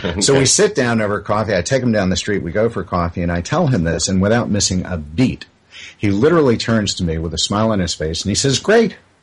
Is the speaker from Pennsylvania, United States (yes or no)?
no; New York, United States; Because back on Long Island in the 50s, because I'm a lot older than you, in the 50s, it was about conformity.